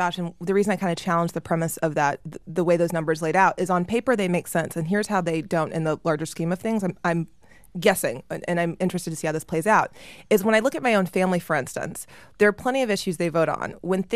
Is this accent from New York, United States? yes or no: no; Texas, United States; George W. Bush, who was governor of my home state, Texas, was able to win